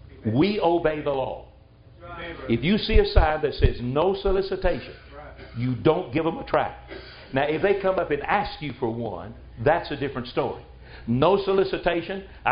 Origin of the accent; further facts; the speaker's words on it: Tennessee, United States; Now look, boy, I'm a country boy. I grew up down in Wilson County, Tennessee.